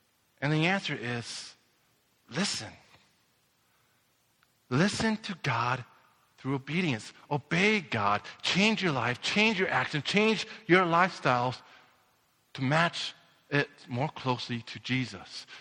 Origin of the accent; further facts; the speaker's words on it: Nebraska, United States; I grew up in Nebraska. I grew up in the heart of Nebraska, Farmtown, USA. I grew up with a lot of farmers.